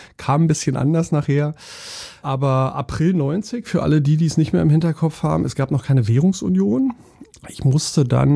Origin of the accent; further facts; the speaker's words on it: East Germany, Germany; dass ich irgendwie so als Ossi immer der Erste in den ganzen Westgefilden war, weil ich ja dann 1990, als die Mauer aufging, relativ schnell angefangen habe, an der FU zu studieren, also in West-Berlin.